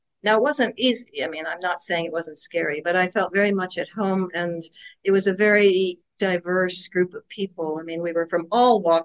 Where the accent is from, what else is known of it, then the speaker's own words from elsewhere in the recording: Portland, Oregon, United States; I'm from Portland, Oregon.